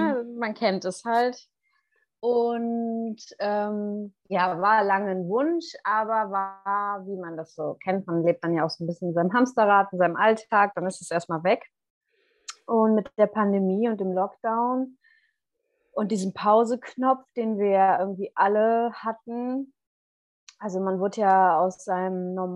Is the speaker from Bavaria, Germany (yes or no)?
no; Cologne, North Rhine-Westphalia, Germany; Ich komme eigentlich aus Köln. Aktuell bin ich gerade auf den Kanaren und genau, ich bin 33 Jahre alt.